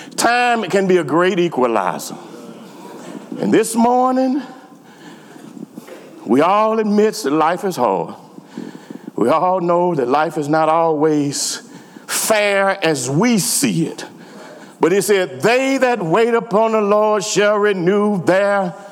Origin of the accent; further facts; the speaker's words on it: Houston, Texas, United States; I grew up in Houston.